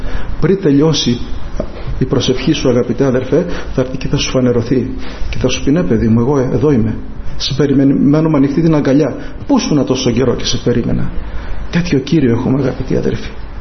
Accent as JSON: {"language": "Greek", "town": "Moni", "region": "South Aegean", "country": "Greece", "said": "είμαι από την Άξο εκεί σε ένα χωριό στη Μονή"}